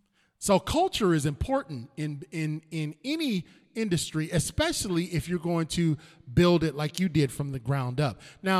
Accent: Cleveland, Ohio, United States; Yeah, I'm from Cleveland, Ohio, brother.

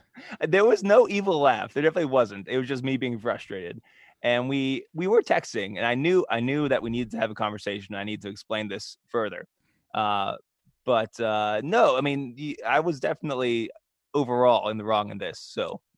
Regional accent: Pittsburgh, Pennsylvania, United States; I drive in snow all the time. I'm from Pittsburgh.

